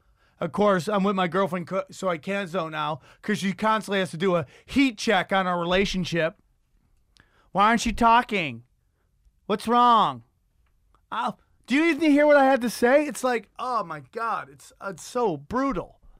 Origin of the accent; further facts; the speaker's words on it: Cortland, New York, United States; now in Los Angeles, United States; I've taken people from my hometown, Cortland, New York, who've come out to see me, and they want to take pictures of the traffic.